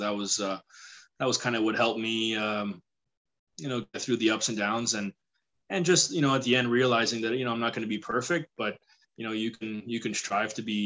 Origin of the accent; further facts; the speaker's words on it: Montreal, Quebec, Canada; I'm from Montreal